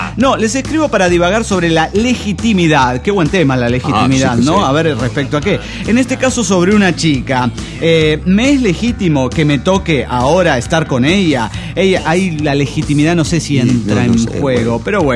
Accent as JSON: {"language": "Spanish", "town": "Coatzacoalcos", "region": "Veracruz", "country": "Mexico", "said": "de Coatzacoacos."}